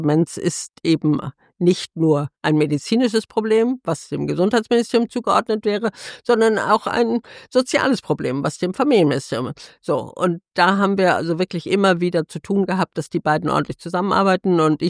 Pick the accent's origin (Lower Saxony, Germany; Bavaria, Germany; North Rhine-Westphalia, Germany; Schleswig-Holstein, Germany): Bavaria, Germany; Munich; ich komme aus München